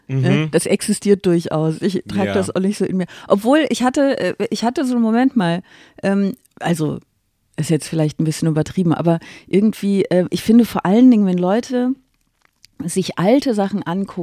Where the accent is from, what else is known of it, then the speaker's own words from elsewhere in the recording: Aachen, North Rhine-Westphalia, Germany; ich komme aus Aachen ursprünglich, ne, so Dreiländereck.